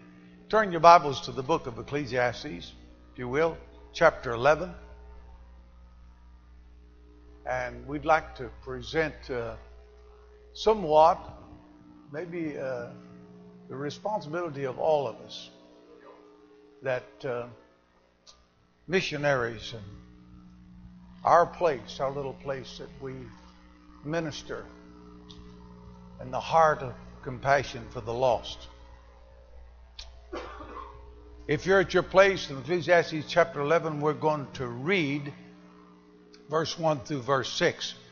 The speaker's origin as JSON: {"language": "English", "region": "Tennessee", "country": "United States", "said": "I'm from Tennessee, and I talked to some of the preachers here, and they know the preachers that I know."}